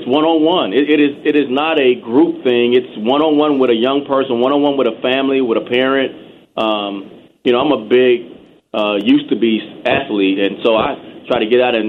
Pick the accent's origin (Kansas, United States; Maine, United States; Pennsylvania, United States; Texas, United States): Texas, United States; It was very difficult, actually. Texas is very segregated.